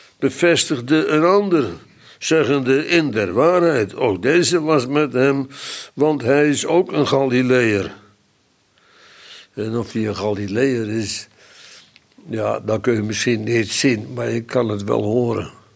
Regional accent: Netherlands; ja, die is echt uit de Rijnstreek. Waar ik opgegroeid ben dan.

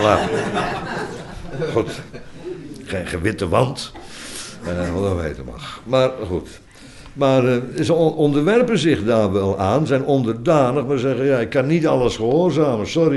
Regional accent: Netherlands; want dan zijn wij Nederlanders... niet altijd toebereid geweest. Vroeger hebben wij 80 jaar gevochten

